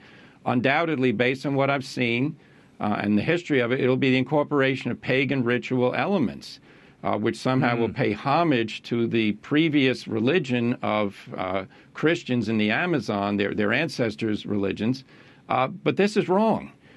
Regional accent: Ireland; I'm Irish.

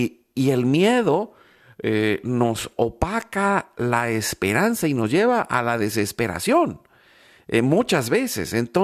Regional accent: Mexico; born there; cuando yo nací, ahí en México nos llamábamos que éramos los hijos de las crisis

